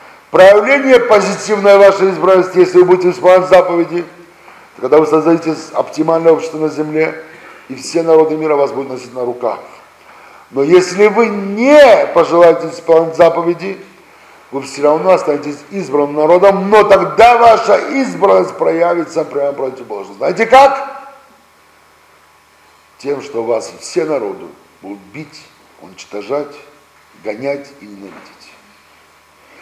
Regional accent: Russia; born there; И то, что мы сами родились здесь, в России

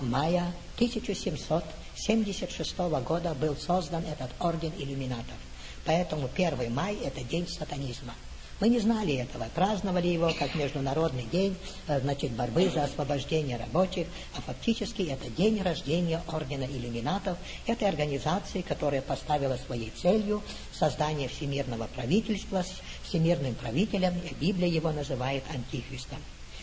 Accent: Russia; moved away; мы, выходцы из России, из коммунистической страны, сразу поймем, откуда это все идет.

